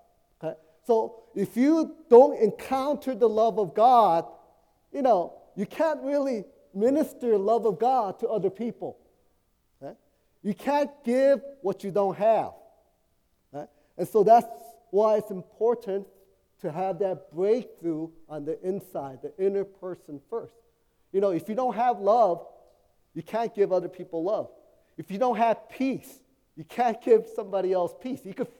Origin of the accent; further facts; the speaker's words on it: East Coast, United States; Yes, I'm from the East Coast, and so there's a three-hour difference.